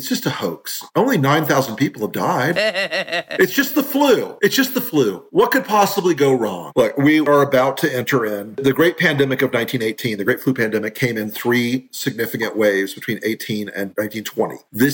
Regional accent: Florida, United States; Having observed that in Florida, and maybe it's just because it's Florida, my home state.

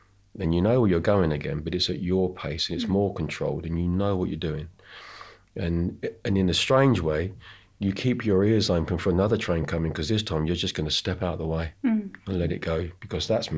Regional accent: United Kingdom; I'm British

